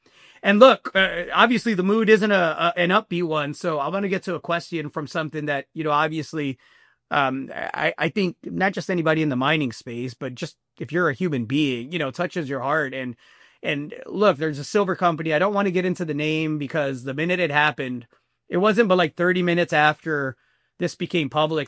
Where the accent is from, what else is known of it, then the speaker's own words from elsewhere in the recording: Zacatecas, Mexico; now in United States; whether we're talking Sinaloa or my home state of Zacatecas, the politics can change within a 40-minute drive.